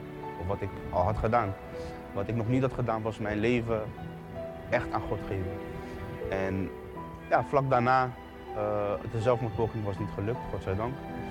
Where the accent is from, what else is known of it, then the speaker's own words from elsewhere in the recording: The Hague, South Holland, Netherlands; Ik kom uit Den Haag. Ik heb een goede jeugd gehad.